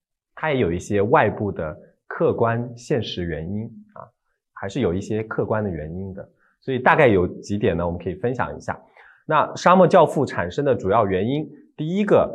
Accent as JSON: {"language": "Chinese", "country": "China", "said": "我们中国人常常说来也是一个人，去也是一个人啊"}